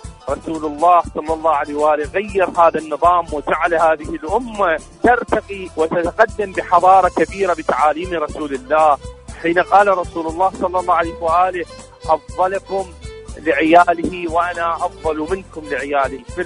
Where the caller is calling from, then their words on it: Iraq; من العراق، شكرا جزيلا لك.